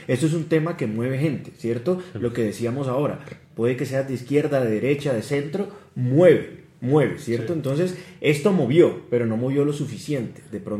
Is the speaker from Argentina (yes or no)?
no; Barranquilla, Atlántico, Colombia; yo como barranquillero y como costeño también digo